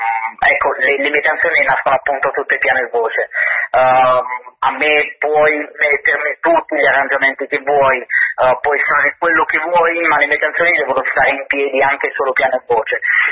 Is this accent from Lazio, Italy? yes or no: no; Potenza, Basilicata, Italy; soprattutto nella provincia di Potenza, dove io sono di Potenza